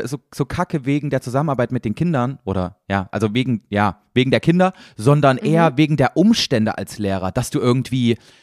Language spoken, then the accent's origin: German; East Germany, Germany; ich komme aus dem Osten